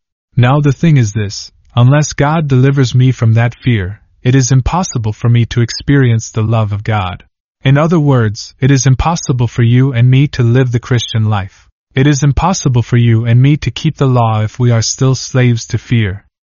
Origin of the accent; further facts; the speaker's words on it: Kenya; They knew I was from Kenya and they were going to be sent to Kanda Hospital